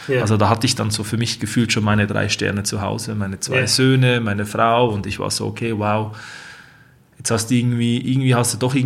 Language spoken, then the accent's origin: German; Switzerland; accent: Swiss German; Ja, entschuldige für mein Dialekt.